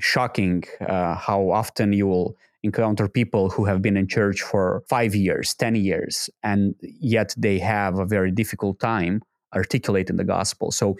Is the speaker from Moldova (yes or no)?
yes; Moldova; Born and raised in Republic of Moldova, which is Eastern Europe. Born and raised in Eastern Orthodox family, which is common for 96% of Moldovans.